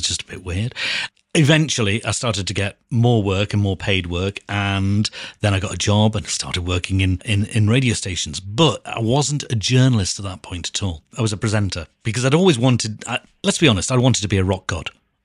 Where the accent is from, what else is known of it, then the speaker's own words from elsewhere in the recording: Liverpool, North West England, United Kingdom; Right, so I'm from Liverpool. I lived a very, very standard, bog-standard life.